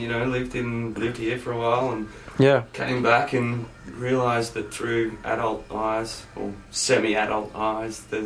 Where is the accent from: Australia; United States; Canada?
Australia; Canberra, Australian Capital Territory; Yeah, I grew up in Canberra.